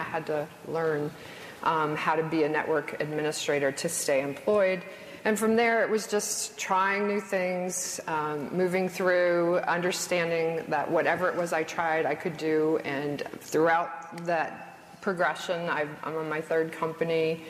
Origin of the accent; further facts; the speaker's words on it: New Hampshire, United States; I grew up in New Hampshire, not too far from here. I went to college in Virginia in the 80s